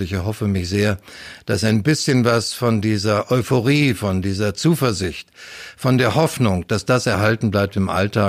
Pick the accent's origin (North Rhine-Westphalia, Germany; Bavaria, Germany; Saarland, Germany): North Rhine-Westphalia, Germany; Detmold; Ich bin geboren in Detmold im Kreis Lippe in Nordrhein-Westfalen. Habe dort Abitur gemacht in der Region